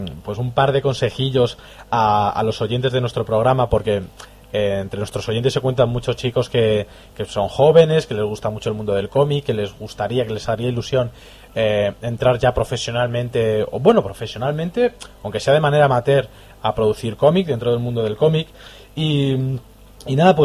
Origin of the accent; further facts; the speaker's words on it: Rivas-Vaciamadrid, Community of Madrid, Spain; Los que somos de Rivas conocemos esas cosas, sí.